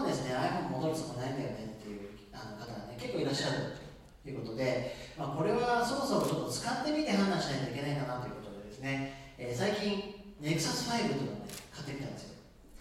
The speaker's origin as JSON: {"language": "Japanese", "region": "Nagano", "country": "Japan", "lives_now": "Tokyo, Japan", "said": "長野県出身なんですけれども、今東京でスイッチという製造会社をやっておりまして、"}